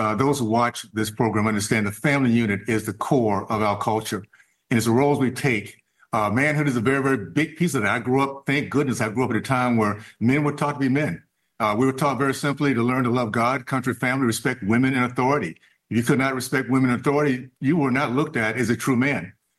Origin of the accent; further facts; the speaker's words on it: Deep South, United States; I grew up in the Deep South at a time where my race was very competitive.